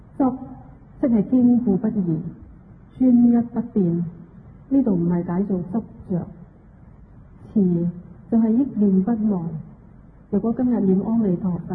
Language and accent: Chinese; Hong Kong; 我们香港人印象最深刻的应该是几个月前的 SARS 疫症